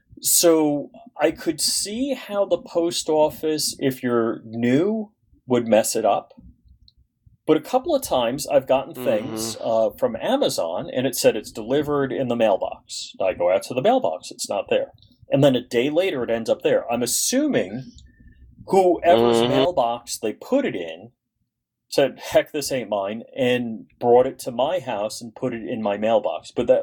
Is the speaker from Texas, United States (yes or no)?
no; Islip, New York, United States; so I never realized how good the post office was in my hometown and on Long Island, New York. One, if you sent a letter to … in Islip, New York, we got it.